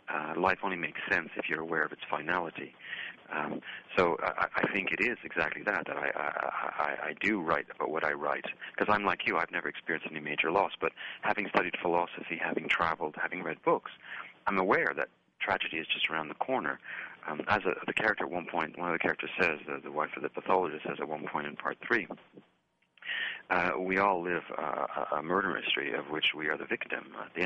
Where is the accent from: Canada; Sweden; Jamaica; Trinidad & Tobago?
Canada; also born or lived in France; I'm Canadian. I don't speak Portuguese. I had lived in Europe before. I lived 4 years in France as a child.